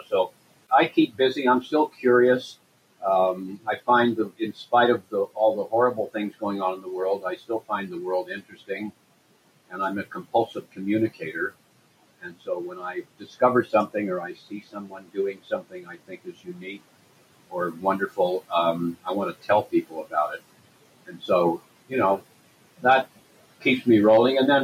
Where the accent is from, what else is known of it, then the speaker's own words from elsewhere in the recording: San Francisco, California, United States; I grew up in San Francisco, so my hometown's not far away.